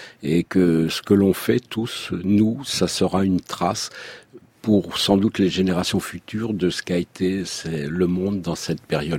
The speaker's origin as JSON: {"language": "French", "region": "Centre-Val de Loire", "country": "France", "tie": "born or raised there", "said": "Et quand j'étais gamin, moi je viens du Berry"}